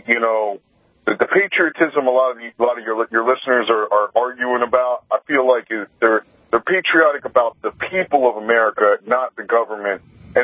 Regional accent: Baltimore, Maryland, United States; I grew up in Baltimore City. And most of the police I dealt with were actually black officers.

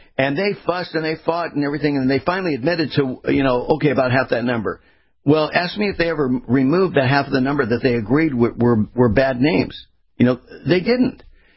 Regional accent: California, United States; Being born and raised in California, I saw the way California was turned.

